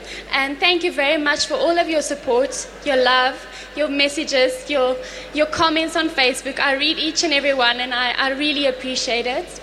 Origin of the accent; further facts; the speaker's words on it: South Africa; I'm proudly South African.